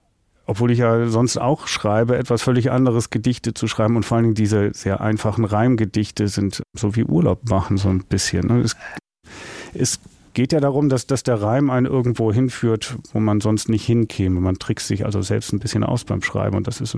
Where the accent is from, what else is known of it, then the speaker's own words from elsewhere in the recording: Hamburg, Germany; In meiner Freizeit, ja, ich habe viele Jahre meiner Jugend auf dem Bolzplatz verbracht.